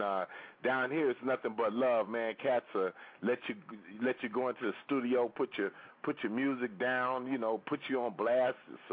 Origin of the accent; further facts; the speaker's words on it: California, United States; moved away as an adult; now in Atlanta, United States; I'm from California, and last year July 09, my boys and I we moved down to Atlanta